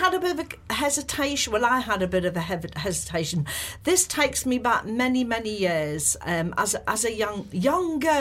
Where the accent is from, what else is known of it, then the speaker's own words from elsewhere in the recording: North East England, United Kingdom; accent: Northeast; he was talking about, you know, the Northeast because he detected my accent